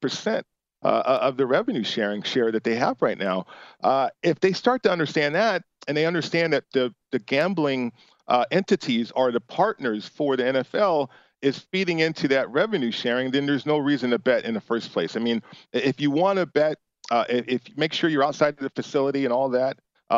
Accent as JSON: {"language": "English", "town": "Las Vegas", "region": "Nevada", "country": "United States", "tie": "born or raised there", "said": "I grew up in Vegas. And so I definitely was involved with the betting culture."}